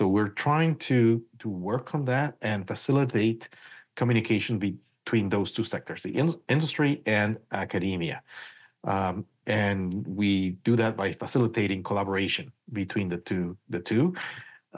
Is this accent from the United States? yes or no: no; Guatemala; moved away as an adult; now in Guelph, Canada; Both of these jobs were in my home country, Guatemala. Then in 2002, my family and I emigrated to Canada, and we've been in Guelph since then.